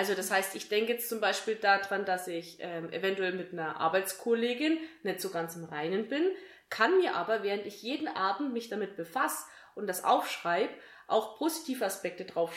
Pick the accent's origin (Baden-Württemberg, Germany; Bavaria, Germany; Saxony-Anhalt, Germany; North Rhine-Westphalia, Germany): Bavaria, Germany; Kulmbach; Na, und wir sind ja hier aus Kulmbach.